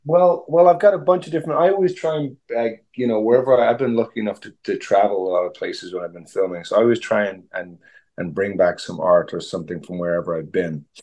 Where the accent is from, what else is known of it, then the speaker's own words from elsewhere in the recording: Dublin, Ireland; Yeah, I mean, that's like I'm from Dublin